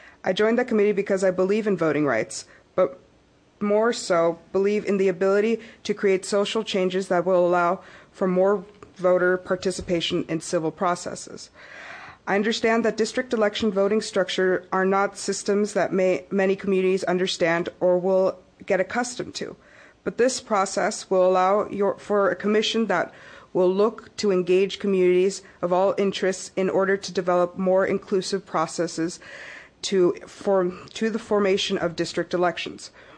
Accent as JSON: {"language": "English", "town": "Goleta", "region": "California", "country": "United States", "tie": "born or raised there", "said": "And as you know, I was born and raised in Old Town Goleta."}